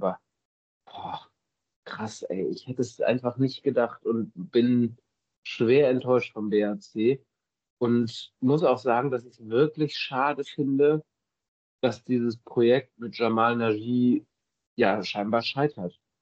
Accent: North Rhine-Westphalia, Germany; born or raised there

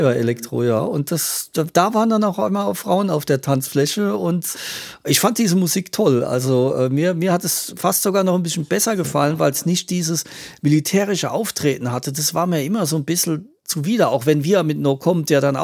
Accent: Ludwigshafen, Rhineland-Palatinate, Germany; Und bei uns in Ludwigshafen-Mannheim gab es halt keine Disco, die jetzt irgendwie so Sachen gespielt hätten. Es war ja nicht das Ruhrgebiet, wo du so Genre-Discos hattest.

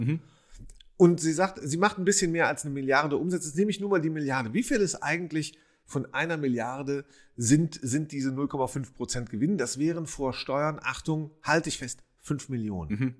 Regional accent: Rhineland, Germany; jemand aus dem Rheinland, aus meiner Heimat

